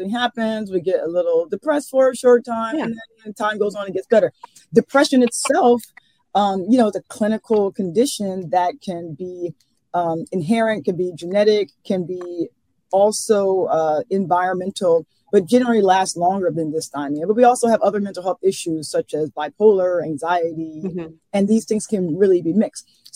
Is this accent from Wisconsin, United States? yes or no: no; Atlanta, Georgia, United States; So, one, I'm from Atlanta.